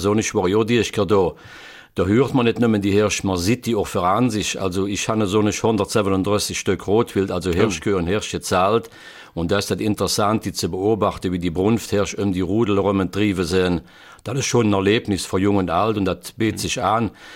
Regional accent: Krinkelt, Wallonia, Belgium; now in Rocherath, Belgium; Ja, das stimmt, ich stamme aus Kränkelt, wann aber inzwischen langer Rochot, aber da gibt es keinen Unterschied in Sprache zwischen Rochot und Kränkelt.

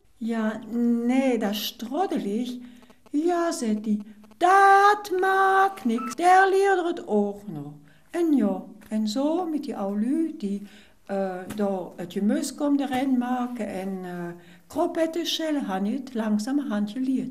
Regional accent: Herbestal, Wallonia, Belgium; also born or lived in Düsseldorf area, Germany; Ich war anderthalb Jahre alt. Da sind wir in der Dorf von meiner Vater getrocknet nach Herbestal. Ja. Da bin ich dann auch aufgewachsen und noch in die Schule gegangen.

